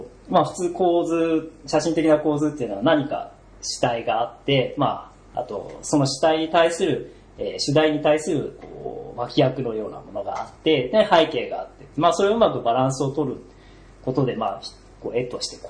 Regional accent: Otaru, Hokkaido, Japan; 私は北海道出身で、まあ、 帰省に北海道の小樽に行くんですけども

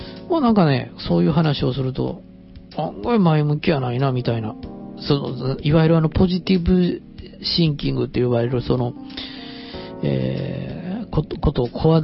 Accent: Kansai, Japan; まあ特に関西人ですから、大失敗して面白そうな感じのことはすごく書きたくなるんですよね。

